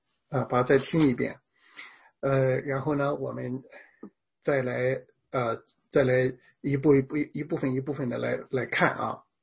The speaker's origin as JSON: {"language": "Chinese", "country": "China", "said": "我们中国人是不知道有救主的啊"}